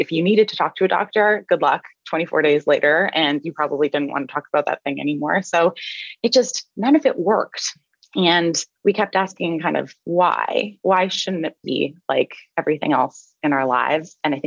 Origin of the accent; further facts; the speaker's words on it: Canada; Yeah, so about me, I'm Canadian. I was raised by a single mom